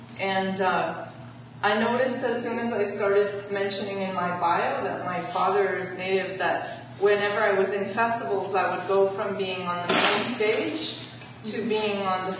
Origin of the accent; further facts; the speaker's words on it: England, United Kingdom; No, I'm from England.